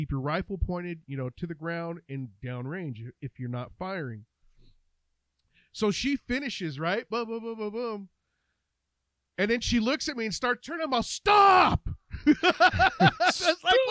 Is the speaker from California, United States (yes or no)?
yes; California, United States; we're from California. We fucking see all walks of life, dude, when in California. Especially you being in fucking from Orange County, the Orange County area, and me being from, you know, the LA area, not like downtown, but more towards, you know, the Inland Empire.